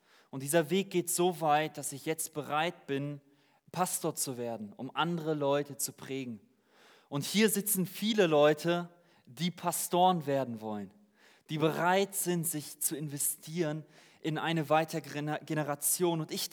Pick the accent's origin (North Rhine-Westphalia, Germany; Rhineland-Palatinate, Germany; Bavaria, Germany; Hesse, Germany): North Rhine-Westphalia, Germany; Bielefeld; ich komme aus Deutschland, genauer die Ecke Bielefeld. Ich weiß nicht, wem das was sagt. Das ist wahrscheinlich ganz der Norden von hier. Bin seit 2016 mit Jesus aktiv unterwegs, komme aus Russlands